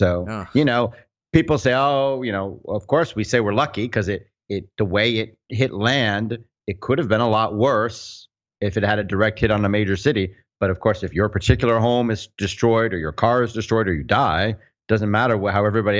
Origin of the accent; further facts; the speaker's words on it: Florida, United States; I grew up in Florida, so I know all sorts of people in Miami, and I have a friend in Jacksonville.